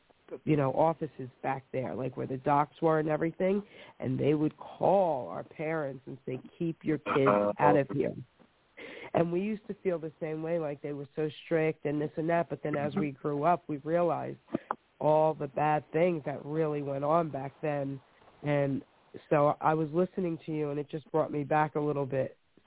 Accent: New York City, New York, United States; I grew up in Long Island City, New York, and it was predominantly, I mean, we had a mixed neighborhood.

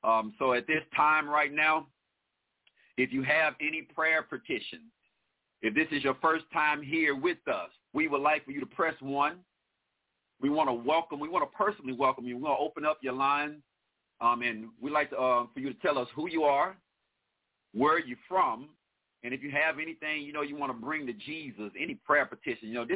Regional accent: Louisiana, United States; I'm from Louisiana myself, so welcome, welcome, welcome.

